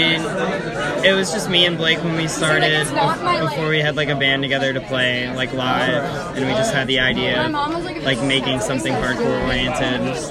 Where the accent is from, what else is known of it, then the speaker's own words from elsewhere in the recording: Louisville, Kentucky, United States; We're from Louisville, so it's the band that comes up that's from Louisville